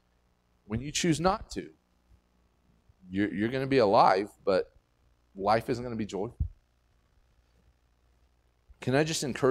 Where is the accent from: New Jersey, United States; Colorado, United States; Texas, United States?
Texas, United States; We're from West Texas, it's dry as a bone.